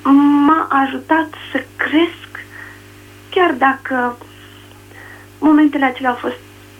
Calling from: Suceava, Suceava County, Romania; sunt din Suceava.

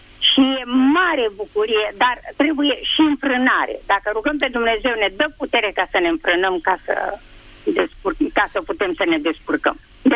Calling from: Craiova, Dolj, Romania; de la Craiova.

